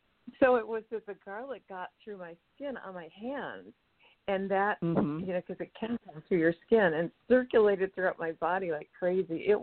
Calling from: California, United States; from California.

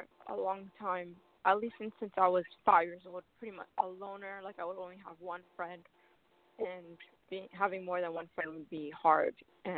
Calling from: Columbus, Ohio, United States

